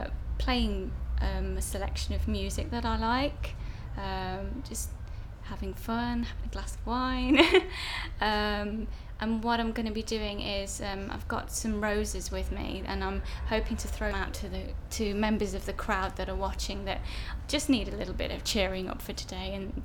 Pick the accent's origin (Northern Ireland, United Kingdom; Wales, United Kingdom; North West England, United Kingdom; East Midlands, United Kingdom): East Midlands, United Kingdom; I'm 27, and I'm from Leicestershire.